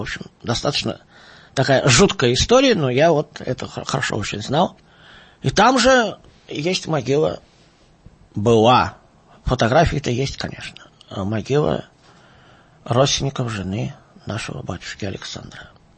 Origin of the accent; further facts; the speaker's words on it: Moscow, Russia; я родился в Москве, действительно, но более того, и мой отец родился в Москве, и дед родился в Москве. Вот. Так что старый москвич.